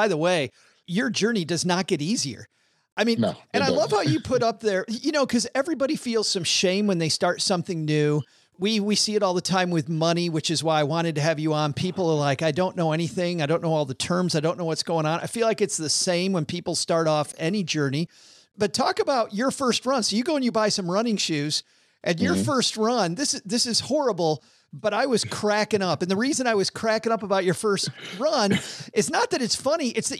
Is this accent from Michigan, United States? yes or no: yes; Detroit, Michigan, United States; you were in Detroit, which was my hometown for a long time.